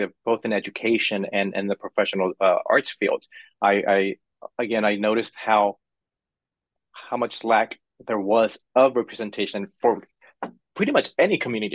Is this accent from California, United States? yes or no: yes; Hollywood, California, United States; So, I grew up in Hollywood, California. So I grew up in the middle of the entertainment industry. Literally, it was one block away from Hollywood Boulevard.